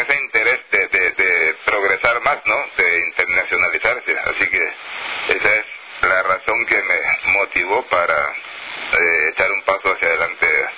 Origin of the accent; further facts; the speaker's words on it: Mexico; now in Los Angeles, United States; Cuando viajé de México, llegué primero a la ciudad de Los Ángeles.